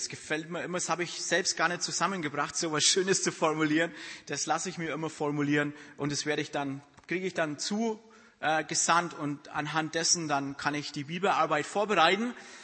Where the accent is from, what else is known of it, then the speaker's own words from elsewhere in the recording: Bavaria, Germany; Aber ich bin Franke. Von daher ist es schwierig.